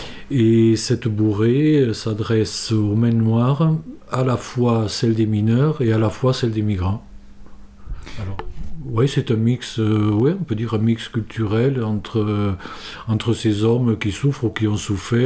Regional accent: Rodez, Occitanie, France; je suis originaire de Rodez, mais j'ai choisi, parce qu'avec un peu d'ancienneté on peut choisir son poste, j'ai choisi de venir dans le bassin et j'ai sévi notamment 13 ans à Aubin.

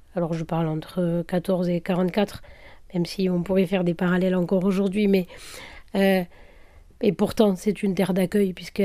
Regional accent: Occitanie, France; quand moi je dis je viens de l'Aveyron en Bretagne, on me dit « Ah ben, vous êtes presque comme nous »

